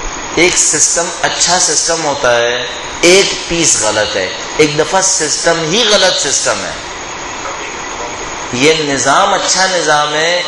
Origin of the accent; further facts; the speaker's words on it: Karachi, Sindh, Pakistan; also born or lived in Iran; میں چونکہ کراچی کا رہنے والا ہوں لہذا کراچی کو اچھی طرح جانتا ہوں، اچھی طرح پہچانتا ہوں. 13 سال ہو گئے مجھے ایران سے واپس آ کر کراچی میں کام کرتے ہوئے.